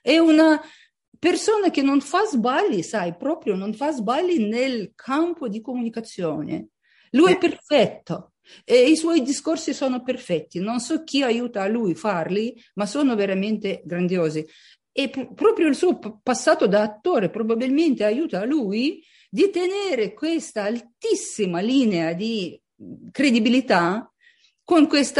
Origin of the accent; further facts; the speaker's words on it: Kyiv, Ukraine; Italian is a second language; also born or lived in Moscow; me sono nata a Kiev e studiato a Mosca, lavorato nella cultura russa